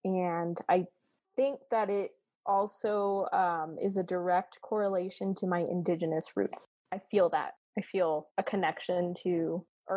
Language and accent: English; Colorado, United States; also born or lived in Mexico; I am an American of Mexican descent. I am from the mountains of Colorado, born in Mexico, but I grew up all of my life here, first generation.